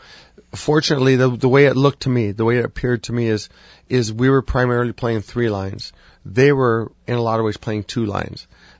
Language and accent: English; Sault Ste. Marie, Michigan, United States; I came up in Sault Ste. Marie. I grew up in Sault Ste. Marie. It's different there